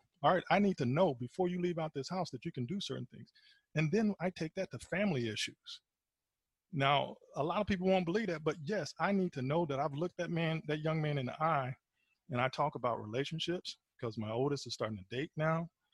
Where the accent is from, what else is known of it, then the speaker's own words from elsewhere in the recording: the South, United States; Because growing up in the South, you know, a lot of Southern traditions